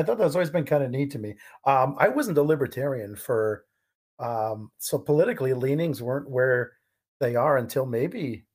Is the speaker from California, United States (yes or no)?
yes; California, United States; I grew up in California, we didn't go to school for 4 years, like